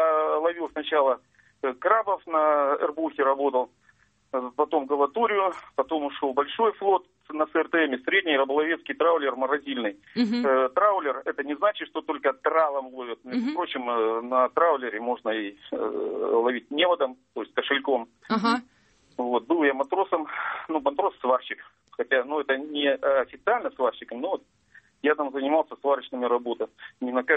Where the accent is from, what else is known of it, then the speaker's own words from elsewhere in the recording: Chelyabinsk, Chelyabinsk Oblast, Russia; я из Челябинска сам.